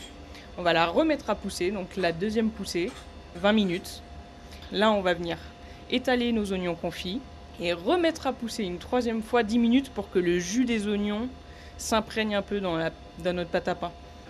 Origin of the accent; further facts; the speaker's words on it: Nice, Provence-Alpes-Côte d'Azur, France; Moi, je suis niçoise, j'ai vécu 17 ans là-bas, donc c'était important pour moi de prendre un nom niçois pour mon premier restaurant.